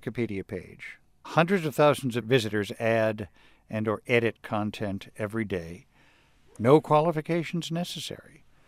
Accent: Chicago, Illinois, United States; born there; I, rather famously, was born in Chicago.

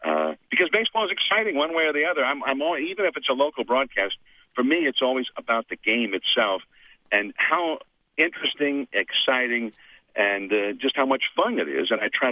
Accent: San Francisco, California, United States; I grew up in San Francisco. I grew up watching the Giants.

